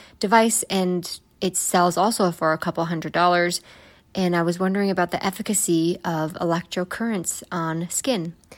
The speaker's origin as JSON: {"language": "English", "town": "Denver", "region": "Colorado", "country": "United States", "said": "I'm a patron from Denver, Colorado."}